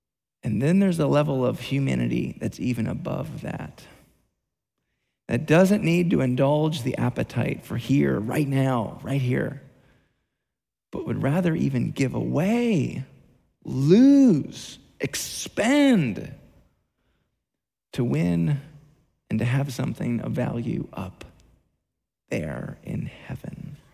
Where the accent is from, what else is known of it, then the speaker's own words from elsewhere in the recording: New Jersey, United States; My dad, we grew up in New Jersey. I lived in South Jersey, and my siblings, my two other siblings